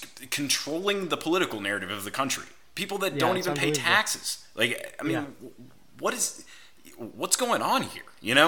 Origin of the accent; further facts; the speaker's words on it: United States; I am an American. I love being an American.